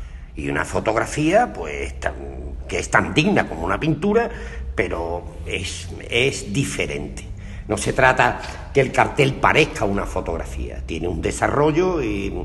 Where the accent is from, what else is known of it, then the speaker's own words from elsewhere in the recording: Jerez de la Frontera, Andalusia, Spain; con la idea de lo que era mi tierra, Jerez de la Frontera